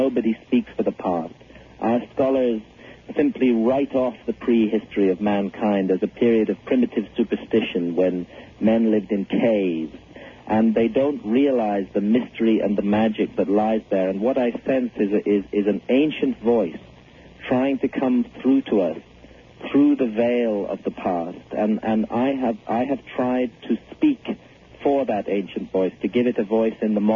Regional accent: South India, India; also born or lived in Edinburgh / North of England; now in United Kingdom; I lived in India as a child. My father is a medical doctor, and we lived in southern India. I went to university in the north of England

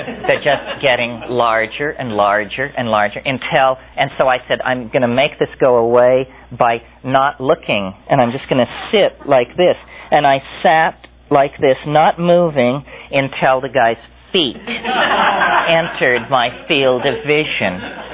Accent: San Francisco, California, United States; I'm from San Francisco, California, I've been here 3 months, so forth and so on.

